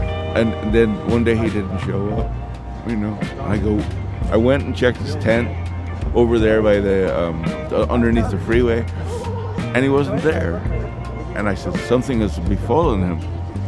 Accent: Belfast, Northern Ireland, United Kingdom; now in Oakland, United States; And since I came here from Belfast, he's always been my friend, you know?

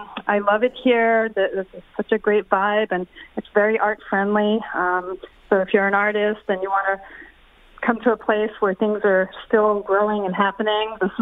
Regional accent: New York City, New York, United States; now in Detroit, United States; Yeah, I moved from New York City to Detroit in May of 2017.

